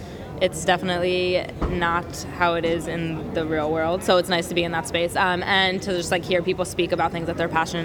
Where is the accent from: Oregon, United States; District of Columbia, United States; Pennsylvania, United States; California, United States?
Pennsylvania, United States; Ardmore; I'm from Ardmore, Philadelphia, Pennsylvania. Ooh. Outside of Philadelphia.